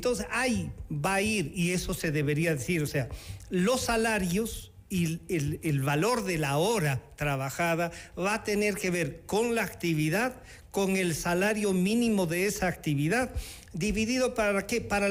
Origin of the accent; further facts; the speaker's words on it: Latacunga, Cotopaxi, Ecuador; en mi ciudad natal, en La Tacunga